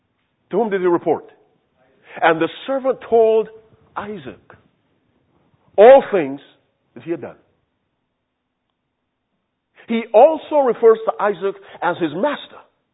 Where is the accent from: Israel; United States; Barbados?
Barbados; When I was growing up in Barbados, we had a saying called know your place.